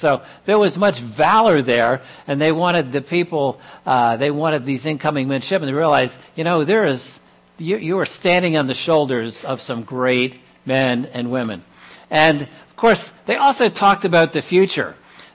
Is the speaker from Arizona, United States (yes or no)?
no; Virginia, United States; also born or lived in Washington, D.C.; now in Long Island, United States; I was born in Washington, D.C., grew up in Northern Virginia.